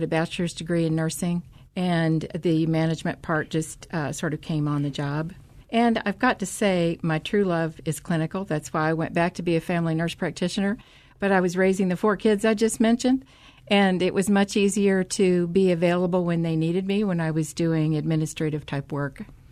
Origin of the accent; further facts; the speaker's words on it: Groton, Connecticut, United States; born there; So we were kind of all over the U.S., the eastern part of the U.S. growing up. I was born in Groton, Connecticut on a Navy base.